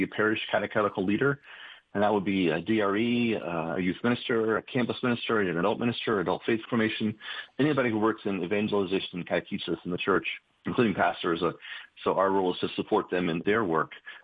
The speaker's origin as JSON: {"language": "English", "region": "Florida", "country": "United States", "tie": "born or raised there", "said": "I grew up in Florida, and I grew up in a Baptist household."}